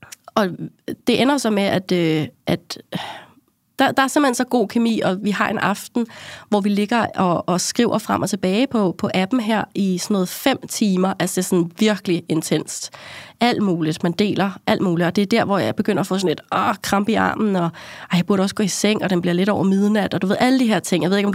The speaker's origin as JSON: {"language": "Danish", "town": "Frederiksberg", "region": "Capital Region of Denmark", "country": "Denmark", "tie": "born or raised there", "said": "så begynder jeg at køre hjem af mod min hjemby, altså Frederiksberg."}